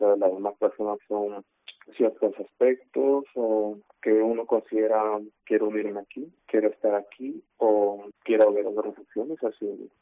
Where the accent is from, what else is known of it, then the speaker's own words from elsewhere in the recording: Lima, Peru; now in Pontevedra, Spain; Yo soy de Lima y la verdad es que para nada no llueve como aquí en Pontevedra.